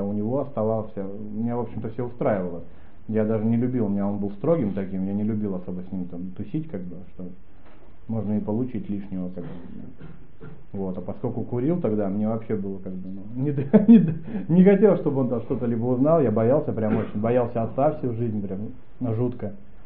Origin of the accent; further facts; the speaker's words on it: Novgorod Oblast, Russia; also born or lived in Kyrgyzstan; Я родился, короче, в Киргизии когда-то давным-давно.